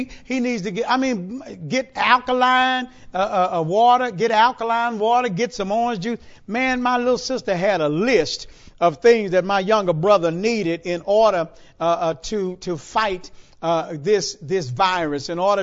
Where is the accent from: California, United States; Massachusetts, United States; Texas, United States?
Texas, United States; Houston; my paternal grandparents, my grandfather and grandmother, again, we're from Houston, they lived in Sunnyside.